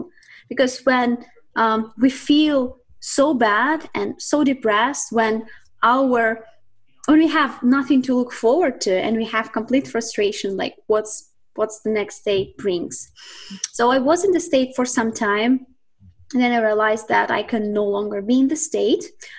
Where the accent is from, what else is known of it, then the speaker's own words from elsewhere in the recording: Siberia, Russia; I grew up in Russia, in Siberia. It's the furthest part in Russia.